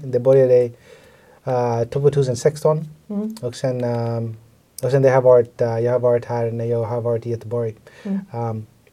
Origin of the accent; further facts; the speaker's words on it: New York City, New York, United States; Swedish is a second language; moved away as an adult; also born or lived in Bangladesh / Virginia; now in Stockholm, Sweden; Jag är född i Bangladesh och sen mina föräldrar flyttade till USA när jag var 8. Och jag växte upp i New York City. Och fick plugga college i Virginia.